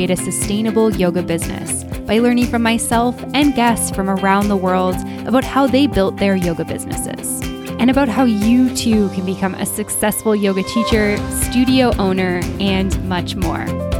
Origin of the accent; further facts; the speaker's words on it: Canada; I'm from Canada, but Michigan's one of the states I haven't been to.